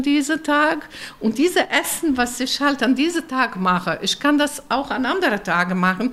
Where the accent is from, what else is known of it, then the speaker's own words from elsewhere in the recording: Bosnia & Herzegovina; German is a second language; now in Germany; Ich komme aus einem kommunistischen Land. Jugoslawien war ein kommunistisches Land und wir haben nicht gefastet.